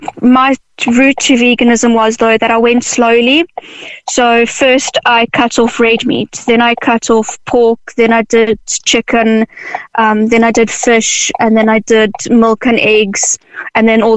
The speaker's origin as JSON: {"language": "English", "country": "South Africa", "lives_now": "Ireland", "said": "I'm initially from South Africa."}